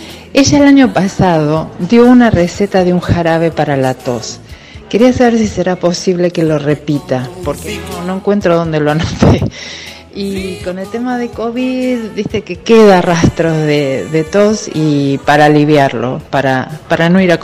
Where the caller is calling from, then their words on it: Bahía Blanca, Buenos Aires Province, Argentina; de Bahía Blanca.